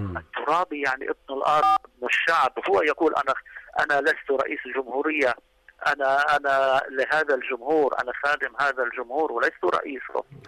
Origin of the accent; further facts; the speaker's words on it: Lebanon; كمكلوك الحياكة عندنا في لبنان، يقول حياكة